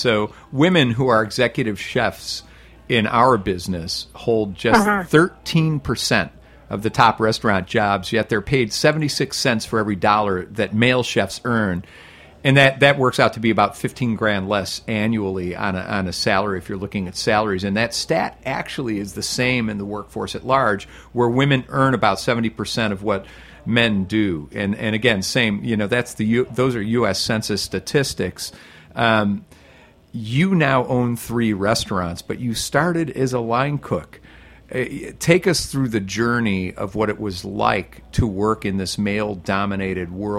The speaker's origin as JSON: {"language": "English", "town": "Chicago", "region": "Illinois", "country": "United States", "tie": "born or raised there", "also_born_or_lived": "New York", "said": "I was raised in kitchens in Chicago, and then in New York."}